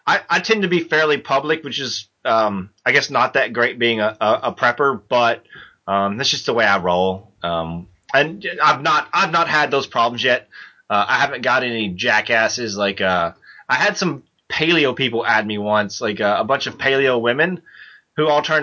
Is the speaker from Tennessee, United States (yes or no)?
yes; Tennessee, United States; I'm from the South. Yep. I'm from Tennessee.